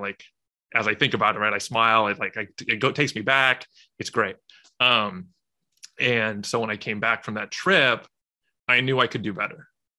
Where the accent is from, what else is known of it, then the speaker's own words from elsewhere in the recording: California, United States; Yeah, so grew up in Southern California, hence the kind of the fun things you see on my social.